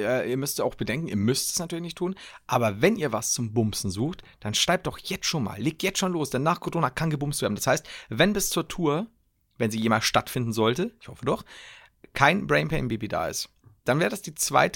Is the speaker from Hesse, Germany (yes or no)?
no; Bavaria, Germany; da heißt das ja ähnlich wie bei uns in Bayern